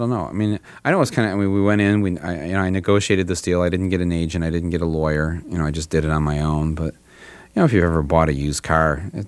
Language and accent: English; Flint, Michigan, United States; I grew up in Flint, Michigan, the hometown of General Motors, and my dad worked there for 33 years, as did all of my family, and so it's sort of a portrait of my hometown